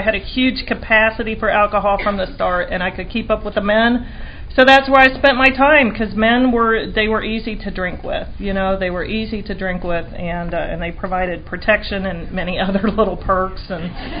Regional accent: Oxford, Ohio, United States; I grew up in Oxford, Ohio.

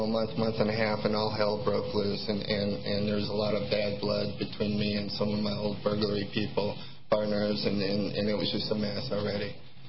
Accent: Santa Clara, California, United States; And back then, I lived in Santa Clara. I was brought up in Santa Clara

